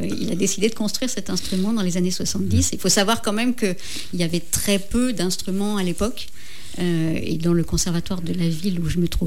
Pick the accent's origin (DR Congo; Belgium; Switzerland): Switzerland; now in France; Oui, mais je suis suisse également, donc c'était très compliqué d'aller jusque-là.